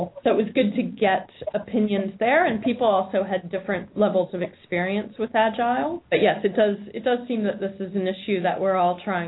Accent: United States; now in Australia; But for me, since I'm from the States, I was seeing all these product camps happening over there and was really jealous.

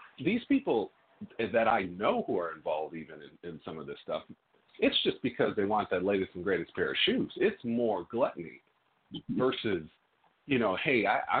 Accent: St. Paul, Minnesota, United States; And I grew up in Frogtown through the 90s, where prostitution and drug dealing and crime was right outside my corner.

